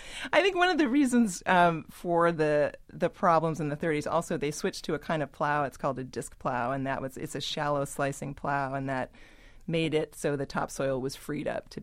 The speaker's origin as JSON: {"language": "English", "town": "Cleveland", "region": "Ohio", "country": "United States", "tie": "born or raised there", "also_born_or_lived": "San Diego / Chicago", "lives_now": "Brooklyn, United States", "said": "There was a short stint in Chicago, where my parents are both from. But yes, I grew up mainly in Cleveland and in San Diego."}